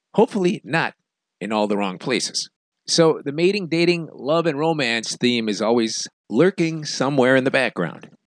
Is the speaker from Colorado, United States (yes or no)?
yes; Denver, Colorado, United States; In my hometown of Denver, I was always a five going after eights.